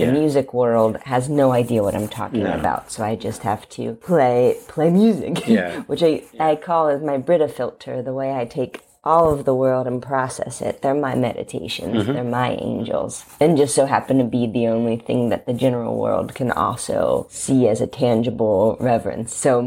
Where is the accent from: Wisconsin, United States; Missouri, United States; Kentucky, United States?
Kentucky, United States; Covington; I am from Covington, Kentucky